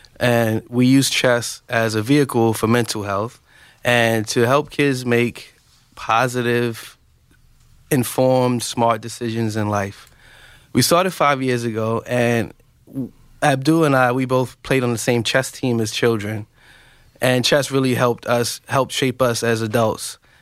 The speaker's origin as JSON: {"language": "English", "town": "New York City", "region": "New York", "country": "United States", "tie": "born or raised there", "said": "I grew up in the Bronx, New York."}